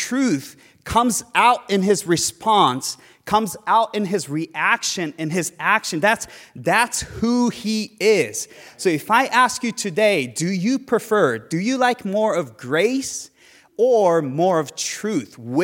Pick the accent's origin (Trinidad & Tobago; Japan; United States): Japan; Before I became a Christian, growing up in Japan, I never heard about the name of Jesus.